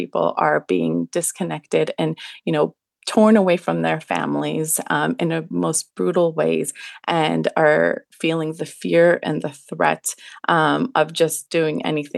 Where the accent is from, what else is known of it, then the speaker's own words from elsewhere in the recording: Afghanistan; now in United States; I'm from Afghanistan. My family's from Afghanistan.